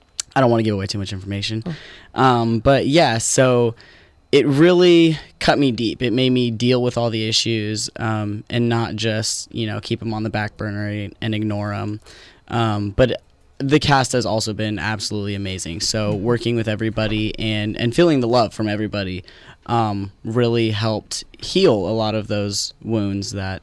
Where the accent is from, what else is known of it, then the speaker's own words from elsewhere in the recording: Paradise, California, United States; born there; Okay. Well, I was born in Paradise, California.